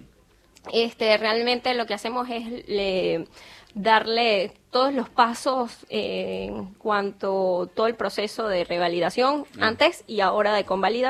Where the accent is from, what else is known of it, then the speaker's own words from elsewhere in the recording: Venezuela; now in 9 de Julio, Argentina; habla distinto, ¿de dónde es?